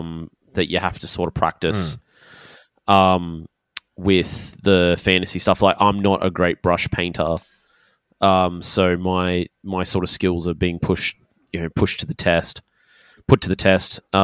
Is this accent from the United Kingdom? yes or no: no; Australia; Oh, yeah, because we're Australian.